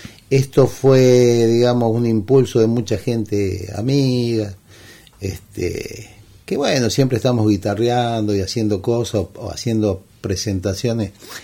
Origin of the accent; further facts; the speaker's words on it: Banfield, Buenos Aires Province, Argentina; now in Córdoba, Argentina; Yo vine de Banfield